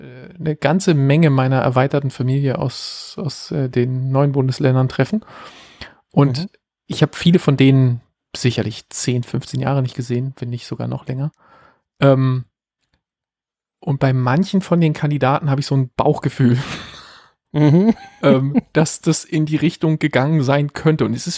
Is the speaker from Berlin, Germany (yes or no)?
yes; Berlin, Germany; moved away; wo ich bin in Berlin groß geworden, da bis in die frühen 90er gelebt und bin da mit Leuten groß geworden